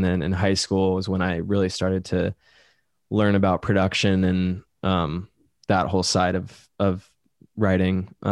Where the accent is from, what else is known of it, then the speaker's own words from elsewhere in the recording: Portland, Oregon, United States; moved away as an adult; now in Los Angeles, United States; No, I was born in Portland, Oregon.